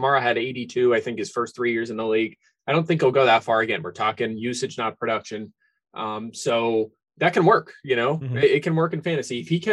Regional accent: Philadelphia, Pennsylvania, United States; born or raised there

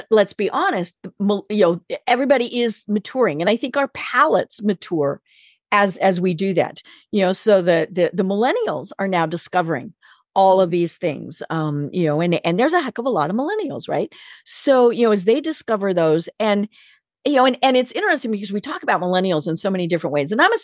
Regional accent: Colorado, United States; Now I'm from Colorado.

